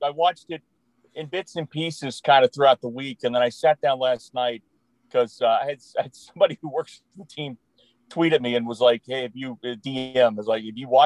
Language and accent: English; Spartanburg, South Carolina, United States; It's coming back to my hometown here in Spartanburg.